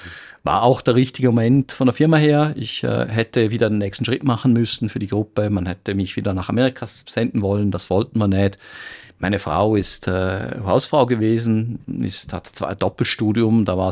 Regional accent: Switzerland; moved away as an adult; wir sind Schweizer beide

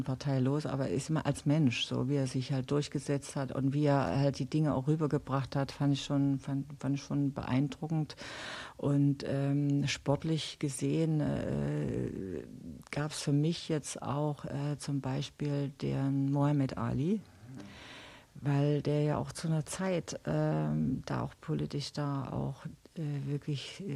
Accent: Jena, Thuringia, Germany; ich komme aus Jena, das war eine Hochburg für den Sprint.

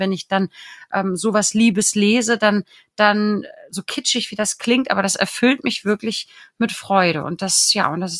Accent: Schleswig-Holstein, Germany; Das heißt also, selbst Bremen, Hannover, wird man als Schleswig-Holsteiner nicht mehr als Norden dazuzählen

